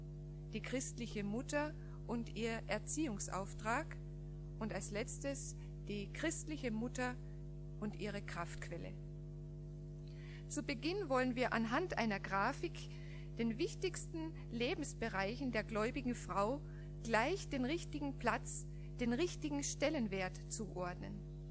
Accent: Austria; Ich bin Österreicherin, komme aus einem katholischen Elternhaus und fand mit 22 Jahren durch das Lesen der Bibel zum lebendigen Glauben an Jesus Christus.

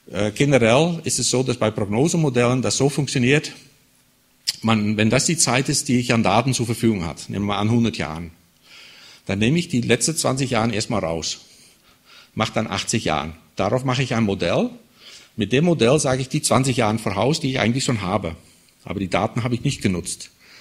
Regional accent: Southern Germany, Germany; Ich komme eher hier aus dem Süden von Deutschland

